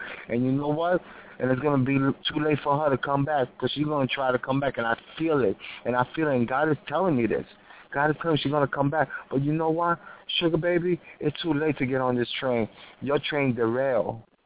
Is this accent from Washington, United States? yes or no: no; New York, United States; I'm from New York. I'm from the Bronx. I'm from the BX.